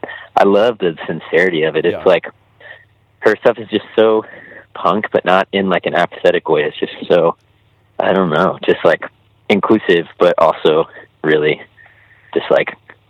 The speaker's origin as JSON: {"language": "English", "region": "Tennessee", "country": "United States", "tie": "born or raised there", "also_born_or_lived": "Georgia / Florida", "said": "So I'm basically Tennessee raised. I was born in Georgia, but between Georgia, Tennessee, and this little island in Florida, kind of have some like undeniable Southern roots."}